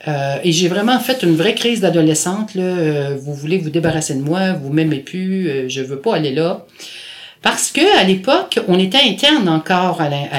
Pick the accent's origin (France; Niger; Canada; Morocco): Canada; Montreal, Quebec; moved away as an adult; D'abord, je suis née à Montréal. Je suis une vraie Montréalaise de souche. Quoique j'habite plus à Montréal maintenant, mais j'ai habité à Montréal jusqu'à l'âge de 20 ans.